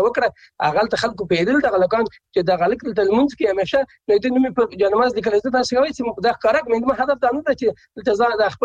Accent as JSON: {"language": "Pashto", "country": "Afghanistan", "moved": "as an adult", "lives_now": "Germany", "said": "او افغانان هم له دغسې حالت نه متضرر شوي دي. زه هم چې د جرمني کې ناست یم"}